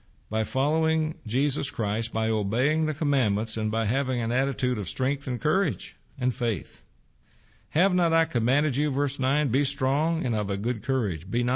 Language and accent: English; Texas, United States; I grew up in East Texas where tornadoes are a way of life, but I don't remember this many tornadoes coming this often.